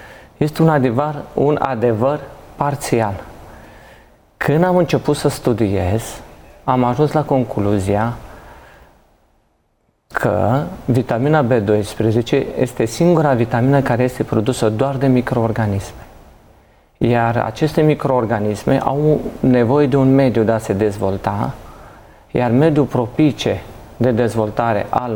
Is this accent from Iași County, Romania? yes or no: yes; Iași, Iași County, Romania; vin din Iași. Acolo am terminat facultatea de biologie.